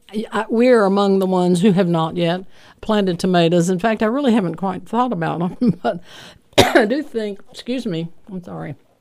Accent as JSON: {"language": "English", "town": "Little Rock", "region": "Arkansas", "country": "United States", "tie": "born or raised there", "said": "I remember growing up in Little Rock that my dad always had the latest big boy or bitter boy tomatoes."}